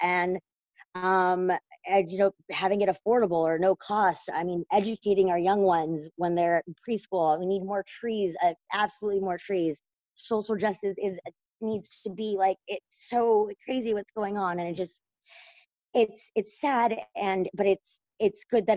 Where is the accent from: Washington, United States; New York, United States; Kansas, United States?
Washington, United States; Vancouver; because I'm from Vancouver, and I would just love Vancouver and Portland to come together